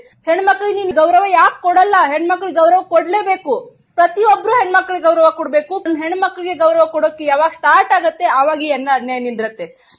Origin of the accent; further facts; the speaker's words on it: Daribadachi, Maharashtra, India; ನಾನೀಗ ಈ ಭಾಗದಲ್ಲಿ ಹುಟ್ಟಿ ಬೆಳೆದವಳು ತಮ್ಮೆಲ್ಲರ ಒಂದು ಸಹವಾಸದಲ್ಲಿ ನಮ್ಮ ಹತ್ರ ಇರುವ ದರಿಬಡಚಿ ಹಳ್ಳಿಯಲ್ಲಿ ನಾನಿರೋದು.